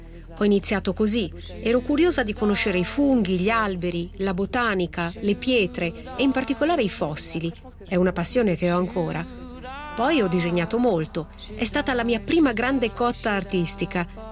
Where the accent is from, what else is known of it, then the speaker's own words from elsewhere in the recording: La Chaux-de-Fonds, Neuchâtel, Switzerland; vengo da La Chaux-de-Fonds, dove sono nata e dove vivo.